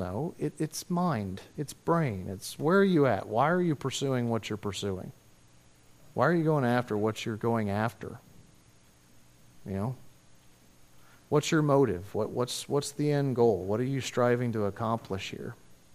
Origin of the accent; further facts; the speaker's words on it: United States; because I'm an American. You know, you grow up in the United States of America with the idea of this is the way we do things.